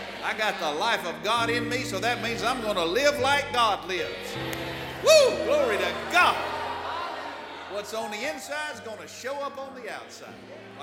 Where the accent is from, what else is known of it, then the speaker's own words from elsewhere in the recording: the South, United States; You know, we're all from the South.